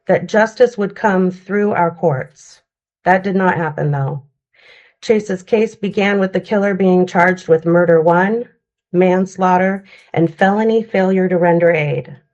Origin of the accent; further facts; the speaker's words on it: Alaska, United States; I have never felt so disheartened by my home state of Alaska.